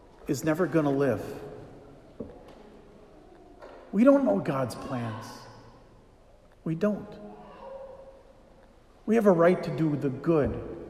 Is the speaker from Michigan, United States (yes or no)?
yes; Michigan, United States; In my home state of Michigan, Proposition 3 seeks to...